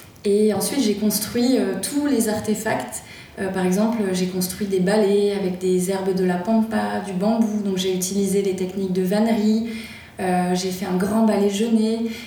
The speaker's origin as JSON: {"language": "French", "town": "Alès", "region": "Occitanie", "country": "France", "tie": "born or raised there", "said": "je suis née à Alès. Petite ville, ancienne ville minière dans les Cévennes. J'ai fait mon parcours scolaire là-bas et ensuite j'ai fait les Beaux-Arts de Montpellier. Donc je suis restée pas mal dans le Midi."}